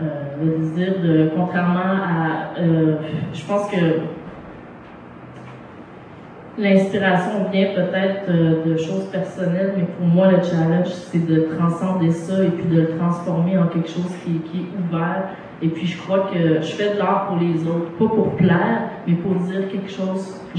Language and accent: French; Quebec, Canada; oui, je suis québécoise